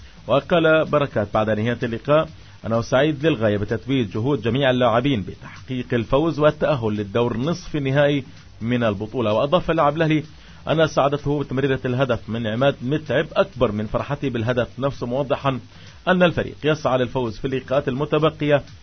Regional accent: Gaza, Gaza Strip, Palestine; كان حتى بعض الفرق المحلية عندنا في غزة تفوز عليه

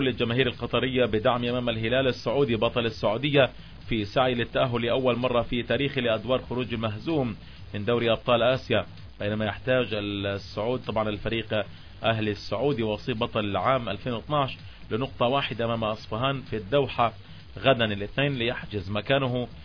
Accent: Gaza Strip, Palestine; عندنا في غزة أتكلم في موضوع اختيار اللاعبين الناشئين

